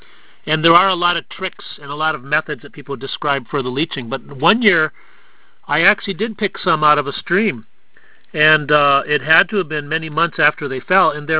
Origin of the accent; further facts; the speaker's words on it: Pasadena, California, United States; now in Los Angeles, United States; Well, I grew up in the Pasadena area. I lived for the last 25 or so years in Los Angeles, which is northeast L.A., which borders on Pasadena.